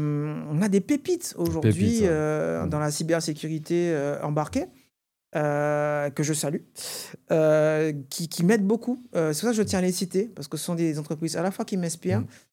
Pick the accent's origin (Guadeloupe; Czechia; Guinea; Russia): Guadeloupe; C'est à la fois un symbole, parce que je suis Guadeloupéen